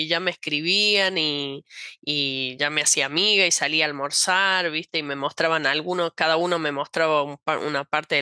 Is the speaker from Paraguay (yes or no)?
no; Argentina; now in Brazil; siendo argentino, digamos, escribiendo español. Entonces, creo que me hice grandes amigas aquí en Brasil